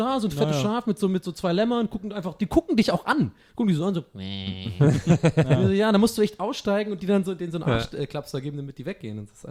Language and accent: German; Dublin, Leinster, Ireland; ich bin ja Ire, ja, und ich komme aber aus Dublin, ich bin Stadtkind, so.